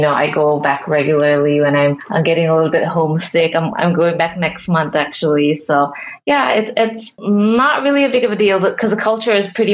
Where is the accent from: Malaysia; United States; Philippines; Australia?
Malaysia; Borneo; also born or lived in Sunderland, United Kingdom; Well, I was actually born in Sunderland in the UK and, yeah, raised in Borneo.